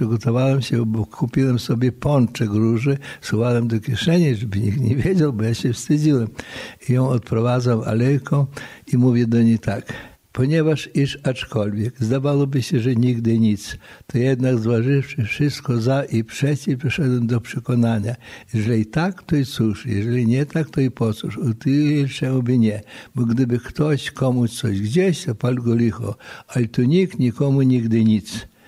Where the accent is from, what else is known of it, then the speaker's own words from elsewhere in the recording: Zherava, Lviv Oblast, Ukraine; tam wychowany jestem w diecezji lwowskiej. Parafia Chodorów, a wioska Żerawa, taka zwyczajna ukraińska wioska. Było nas tam, Polaków, bardzo mało, ale mieliśmy swój kościółek i gospodarstwo. I tam właśnie urodziłem się i tam wychowany jestem.